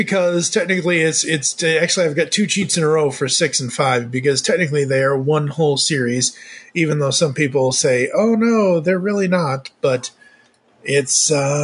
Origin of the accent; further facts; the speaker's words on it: Massachusetts, United States; I am originally from Massachusetts.